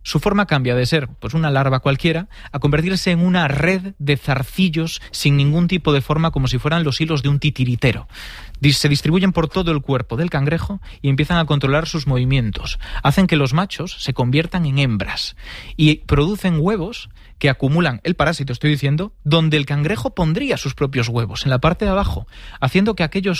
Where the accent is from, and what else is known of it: Galicia, Spain